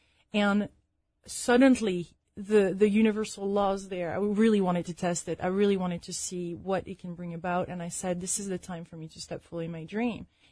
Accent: France; English is a second language; now in London, United Kingdom; In 2009, actually, I decided to move back to London. I'm originally from France.

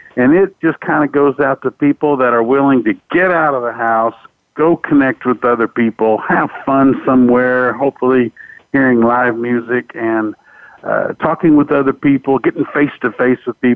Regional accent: Fort Worth, Texas, United States; When you're born and raised in Fort Worth, Texas, and you travel around Texas and really appreciate the history of Texas and Texas music, a lot of fusion comes together.

